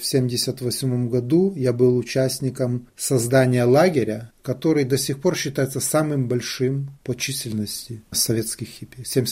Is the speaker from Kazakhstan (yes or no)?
no; Ukraine; Я вырос на вине в Украине, и на хересах, и на портвейнах